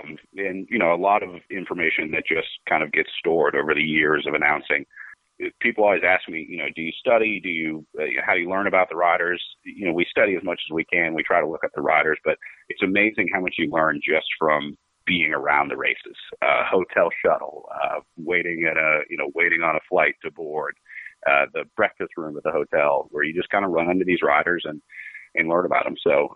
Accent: Columbus, Ohio, United States; Yeah, I grew up in Columbus, Ohio, so not far from where I am now, and actually got my start in bike racing there.

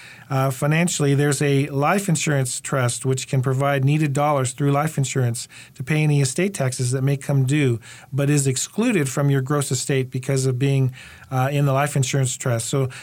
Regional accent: Hawaii, United States; Well, basically, Sharon, I am Hawaiian.

